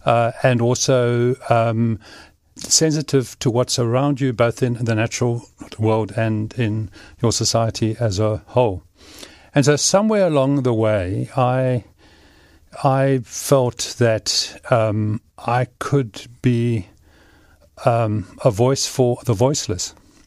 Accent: Cape Town, Western Cape, South Africa; I grew up in Cape Town and came from a family that was fairly active.

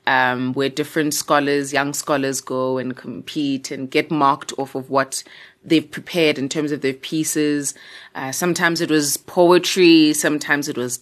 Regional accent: Pietermaritzburg, KwaZulu-Natal, South Africa; also born or lived in Durban; I was born in Durban, Overport, KwaZulu-Natal, South Africa, raised in Pietermaritzburg, which is like maybe 45 minutes away from where I was born, in a township called Imbali, Ewan.

